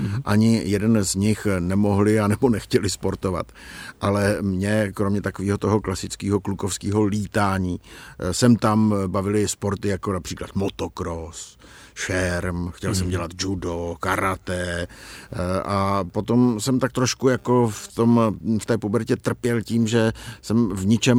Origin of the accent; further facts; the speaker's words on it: Moravia, Czechia; jednak u nás na Moravě je to zvykem